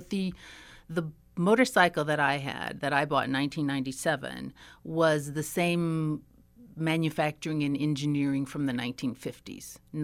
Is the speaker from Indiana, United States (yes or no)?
yes; Evansville, Indiana, United States; Lived over just behind Washington Grade School. So I went to Washington Grade School, and then we moved over onto Baird Park. So then I was just a few blocks from Bossy High School at that point.